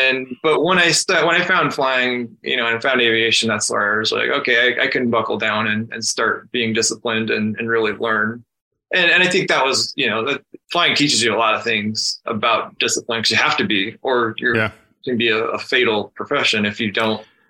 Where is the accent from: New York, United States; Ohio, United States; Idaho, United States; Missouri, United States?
Idaho, United States; Shelley; Well, I grew up in Shelley, Idaho, which is about a town of about 3,000 people in southeastern Idaho. It's a small farming community mostly.